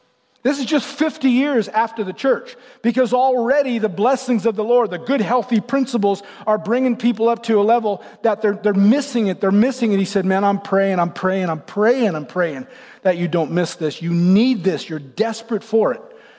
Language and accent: English; the South, United States; Now, we're people from the South. We don't live in Tornado Alley, but we live close enough where the sirens go off sometimes